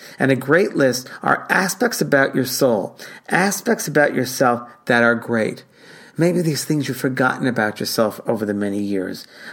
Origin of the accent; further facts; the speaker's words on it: New York, United States; And also I'm from New York originally, so it's a very fast energy that I'm dealing with a lot.